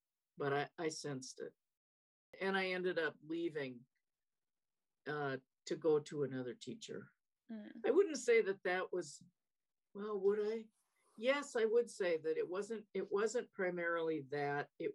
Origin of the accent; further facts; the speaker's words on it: Montana, United States; I grew up in Montana, and they came to our little farming community every summer for 2 weeks.